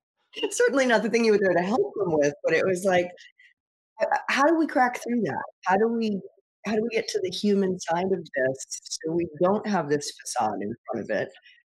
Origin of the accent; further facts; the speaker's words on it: New York City, New York, United States; also born or lived in Long Island; You know, I grew up in New York City. And my family eventually moved out to Long Island